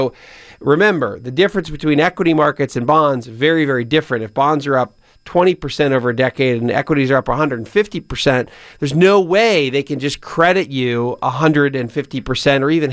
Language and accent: English; Pennsylvania, United States; also born or lived in North Carolina; or my home state of Pennsylvania, my alma mater state of North Carolina